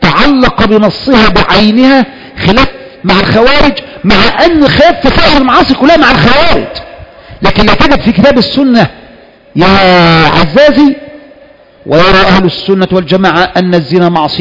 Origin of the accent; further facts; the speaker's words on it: Egypt; تبقى مسألة خاصة بنا كمصريين وهي تركيب المكعبات